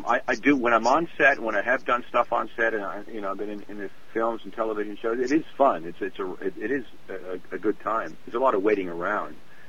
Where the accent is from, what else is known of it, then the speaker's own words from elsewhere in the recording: Peterborough, Ontario, Canada; I actually grew up back in Canada. I grew up in a little place called Peterborough. It's Hockey Town Central up there.